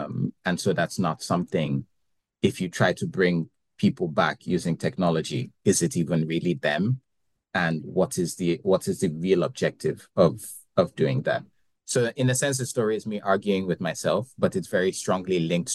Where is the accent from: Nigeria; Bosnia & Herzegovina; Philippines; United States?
Nigeria; Ogun; Abeokuta is the capital of my home state back in Nigeria, which is Ogun State.